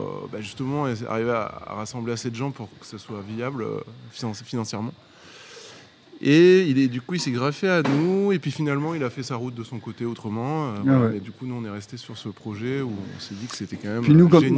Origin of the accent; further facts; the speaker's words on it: Montpellier, Occitanie, France; Moi, je suis de Montpellier.